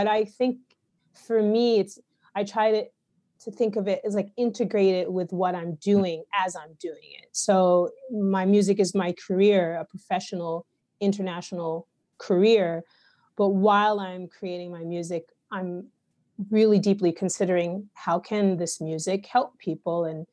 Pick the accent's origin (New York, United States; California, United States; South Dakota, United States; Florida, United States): New York, United States; my answer is skewed from the perspective of growing up in America, so I can't say definitively this is an answer for outside of America. Yeah. And also bear in mind that I'm a New Yorker